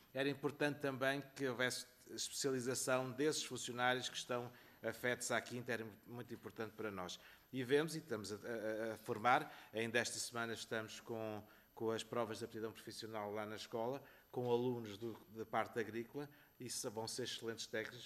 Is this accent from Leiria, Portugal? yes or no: yes; Alcobaça, Leiria, Portugal; no meu caso, que sou de Alcoaça